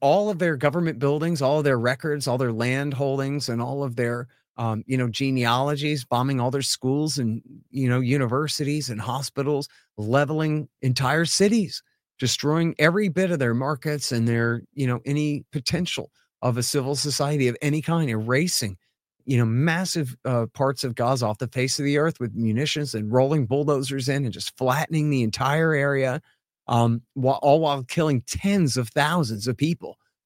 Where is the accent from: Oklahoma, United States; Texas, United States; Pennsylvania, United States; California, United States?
Texas, United States; Austin; because I'm from Austin. I've been raised around hippies my whole life